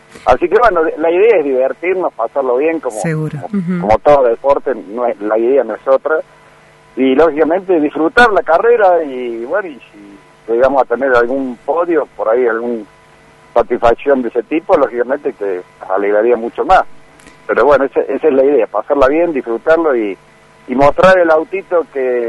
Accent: Río Segundo, Córdoba, Argentina; yo soy oriundo de Córdoba, de un pueblo que se llama Río Segundo

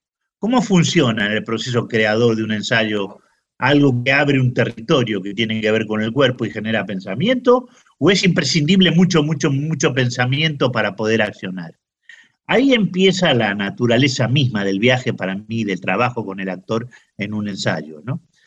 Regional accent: Argentina; now in Spain; Yo soy un poco argentina y un poco España, ¿no? Ya soy de los dos lados, esto es inevitable. Después de 45 años

